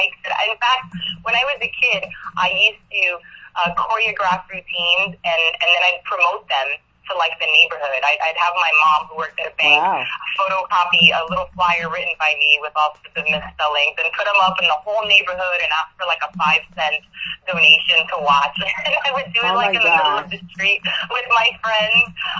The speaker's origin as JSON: {"language": "English", "town": "Miami", "region": "Florida", "country": "United States", "tie": "born or raised there", "said": "I'm Cuban. I grew up here in Miami. I've lived here all my life."}